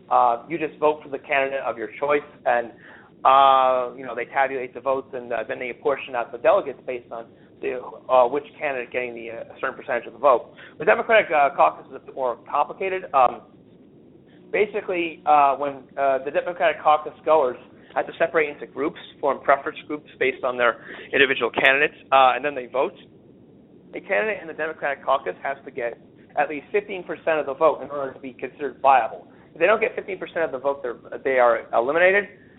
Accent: New York, United States; It's kind of an interesting process from my perception because I'm from New York. I live in Illinois now.

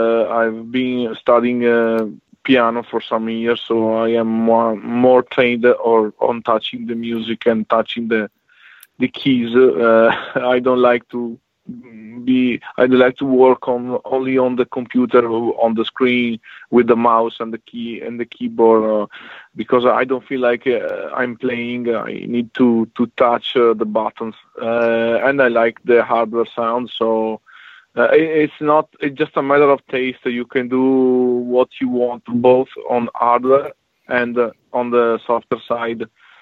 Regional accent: Italy; accent: Italian; English is a second language; because my Italian accent is very strong. I don't speak English every day, so I hope to to be understood from everyone.

